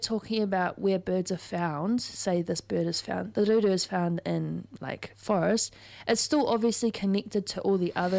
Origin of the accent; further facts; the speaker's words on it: Canterbury, New Zealand; Because I grew up in the South Island and I never, ever remember seeing them down there because we lived on the Canterbury Plains.